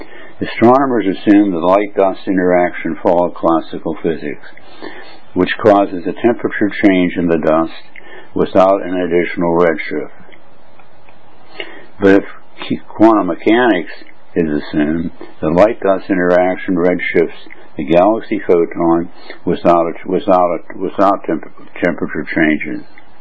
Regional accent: United States; now in Hong Kong; I'm an American living in Hong Kong and Berlin

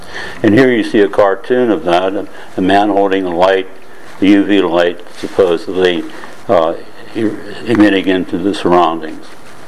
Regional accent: United States; now in Hong Kong; I'm an American living in Hong Kong.

